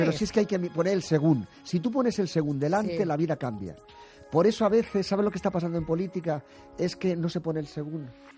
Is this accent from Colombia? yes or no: no; Spain; es que somos españoles todos.